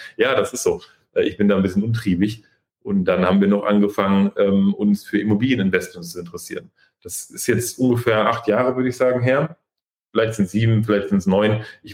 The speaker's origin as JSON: {"language": "German", "town": "Detmold", "region": "North Rhine-Westphalia", "country": "Germany", "tie": "born there", "said": "ich bin in Detmold geboren, kennt vielleicht die wenigsten, das ist in der Nähe von Bielefeld und Paderborn."}